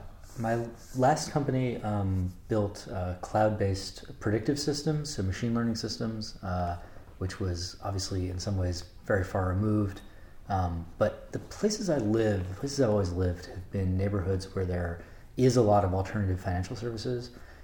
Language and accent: English; New York City, New York, United States; No, I grew up in Manhattan, okay. But on the Upper West Side, and it was kind of itself changing during the time that I grew up.